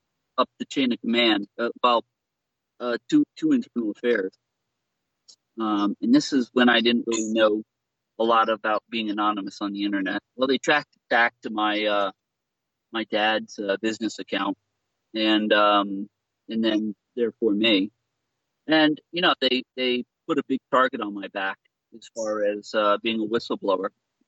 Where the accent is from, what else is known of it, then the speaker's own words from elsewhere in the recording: Colorado, United States; also born or lived in Delaware / North Carolina / Florida; So I was born in Delaware. I spent half of my life living in Colorado, North Carolina. And when I was probably 15 years old, we moved to Florida.